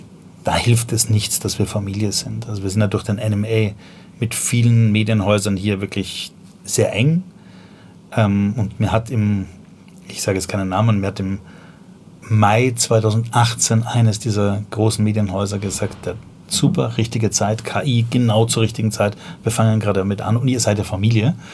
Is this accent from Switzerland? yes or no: no; Vienna, Austria; moved away as an adult; now in Berlin, Germany; Ich bin ja, als ich nach Deutschland gekommen bin, ich komme ursprünglich aus Wien, ein Mädel war schuld, bin nach Berlin gegangen, habe das Wochenende noch da geblieben. Das war Anfang der 90er.